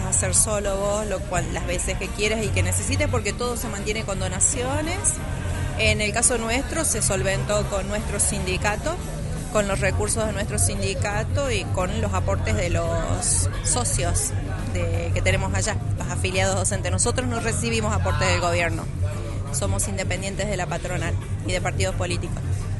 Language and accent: Spanish; La Rioja, Argentina; como venimos de La Rioja